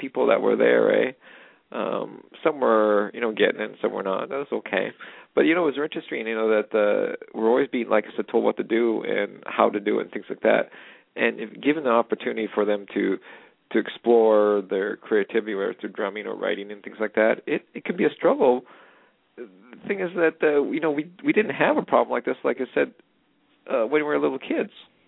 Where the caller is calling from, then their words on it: Canada; I was calling from Canada.